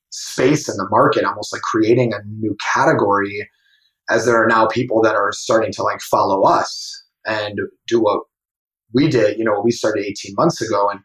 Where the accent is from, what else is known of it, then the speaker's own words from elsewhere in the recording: Wisconsin, United States; You know, I grew up playing sports in the Midwest, in Wisconsin.